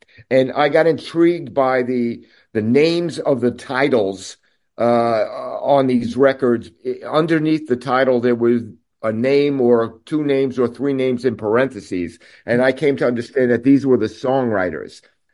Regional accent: Brooklyn, New York, United States; I grew up in Brooklyn, New York. At about 9 years old, I got taken to a rock and roll show.

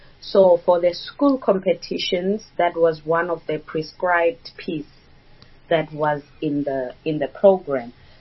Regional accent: Lebowakgomo, Limpopo, South Africa

